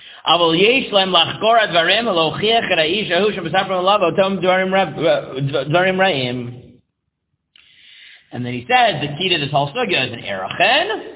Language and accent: English; Staten Island, New York, United States; I grew up in Staten Island. You know, the mob is reality.